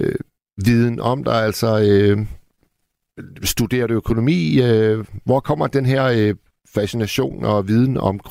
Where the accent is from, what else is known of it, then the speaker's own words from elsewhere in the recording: Hirtshals, North Denmark Region, Denmark; altså jeg kommer op fra Hirtshals